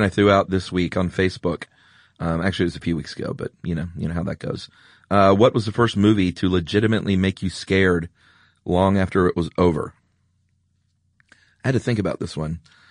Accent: Redan, Georgia, United States; There's also Panola Mountain, which is out toward where I grew up in Redan, suburban DeKalb County.

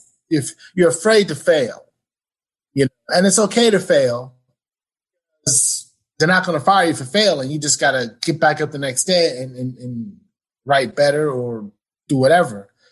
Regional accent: New York, United States; I was learning how to be a sports writer because I'm in Texas, I'm from New York.

